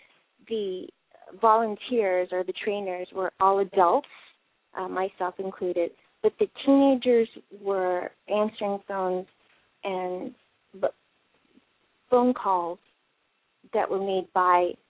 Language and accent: English; Texas, United States; I grew up in Texas, but because my chosen profession is newspapers, you go where the jobs are.